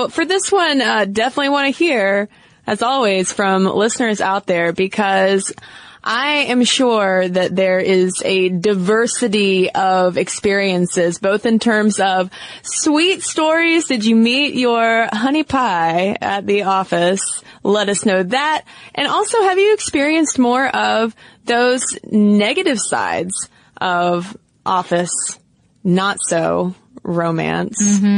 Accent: United States; now in Sweden; I grew up blonde in the United States, and when I was younger, people would frequently comment on my light blonde hair. However, I am now living in Sweden

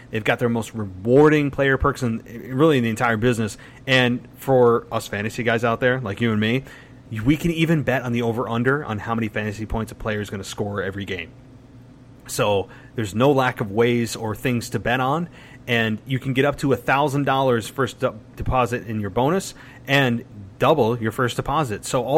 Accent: New York, United States; Apparently, I'm from the South now, even though I'm from New York.

